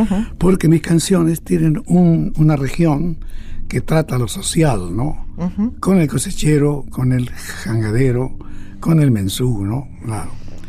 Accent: Misiones, Argentina; also born or lived in Buenos Aires; Entonces nos vinimos nosotros de Misiones a Buenos Aires.

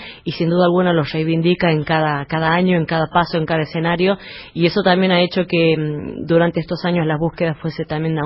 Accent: La Rioja, Argentina; de lo que es la idiosincrasia del Norte, de lo que es mi tierra, por supuesto, La Rioja

